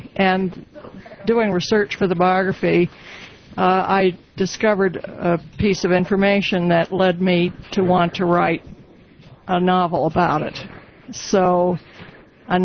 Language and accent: English; New York City, New York, United States; because I'm a fourth generation, even though I grew up in New York City.